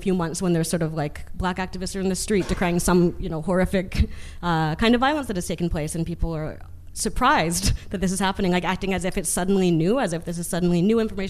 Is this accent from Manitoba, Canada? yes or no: yes; Winnipeg, Manitoba, Canada; I actually grew up in Winnipeg.